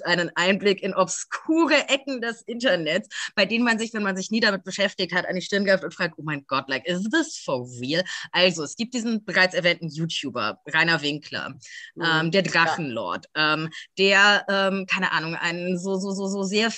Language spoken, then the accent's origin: German; Frankfurt, Hesse, Germany; ich bin Frankfurterin